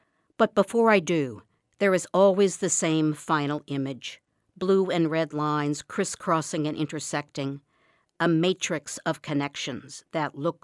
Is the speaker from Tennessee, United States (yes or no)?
no; St. Louis, Missouri, United States; When I was growing up in St. Louis, he worked a lot of overtime at home, hunched over a light table rigged up in our basement.